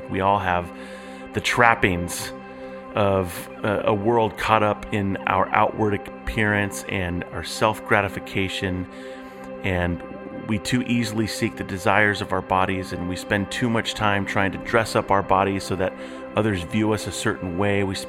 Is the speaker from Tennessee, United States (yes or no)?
no; Iowa, United States; I grew up in Iowa. I had a portion of my life in Iowa